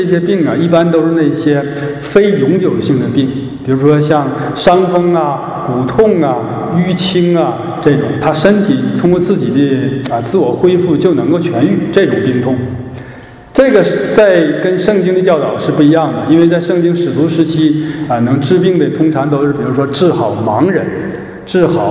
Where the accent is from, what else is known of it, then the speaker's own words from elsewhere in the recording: Northeast China, China; accent: Northeastern Mandarin; 当然我会讲东北话